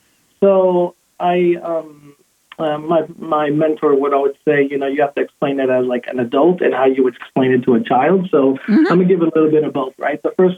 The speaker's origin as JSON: {"language": "English", "town": "Houston", "region": "Texas", "country": "United States", "tie": "born or raised there", "also_born_or_lived": "Brooklyn, New York", "said": "Yeah, so I was born in Brooklyn, New York. Was there about until age four. I grew up in Houston, Texas. I grew up in Houston, Texas."}